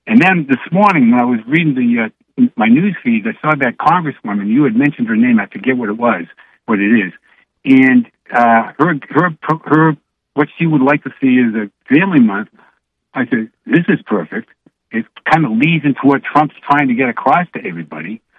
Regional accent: Boston, Massachusetts, United States; moved away as an adult; now in North Carolina, United States; North of the Mason-Dixon line, brother. I'm a Yankee from Boston. I transplanted down here when I joined the Marine Corps.

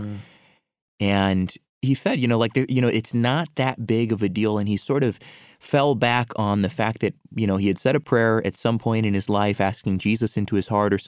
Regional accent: Brazil; Nowadays, we see lots of self-proclaimed apostles, and this is a problem particularly in my home country, Brazil.

